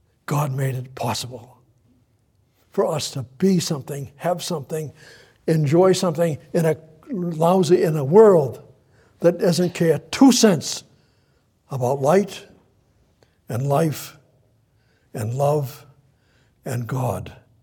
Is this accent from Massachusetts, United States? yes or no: yes; Somerville, Massachusetts, United States; Do you know in Cambridge, where I was raised up in Somerville, Cambridge, and in Harvard Colleges and all of that.